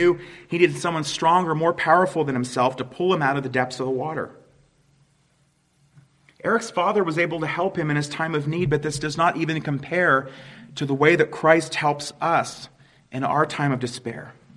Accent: Huntingdon, Pennsylvania, United States; I think most of you probably know that my hometown is Huntingdon, Pennsylvania. It's just about 45 minutes from here.

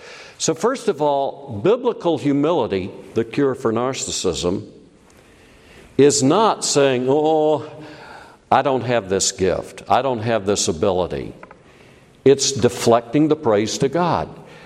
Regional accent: South Carolina, United States; I'm a white boy, born and raised in South Carolina, okay, and I'm driving a Honda.

